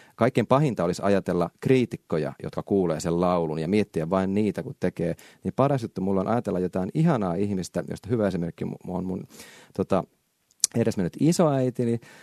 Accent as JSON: {"language": "Finnish", "town": "Kauhajoki", "region": "South Ostrobothnia", "country": "Finland", "tie": "born or raised there", "said": "Mä olin kotikaupungissani Kauhajoella keikalla"}